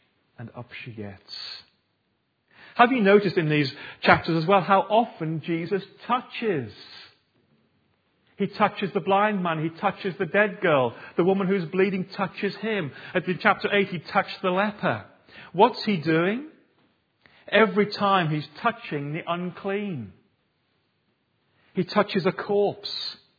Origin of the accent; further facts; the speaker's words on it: United Kingdom; We're British, so we're very quiet in the way we do grief.